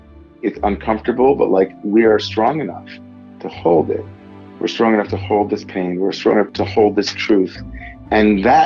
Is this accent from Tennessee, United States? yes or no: no; Great Neck, New York, United States; I grew up in Great Neck, Long Island.